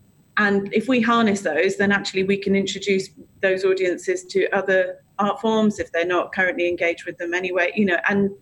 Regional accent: United Kingdom; Actually, you know, we're British, but that's large and in charge in, you know, cultural identity.

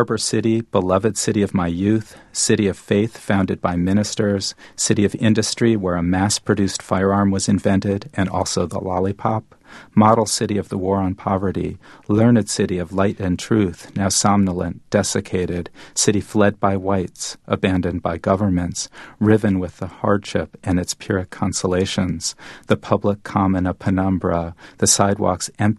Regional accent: New Haven, Connecticut, United States; if you have one parent in New York, as I did, and then you're growing up in New Haven, necessarily, even though I was spending far more time in New Haven, your life shifts back and forth.

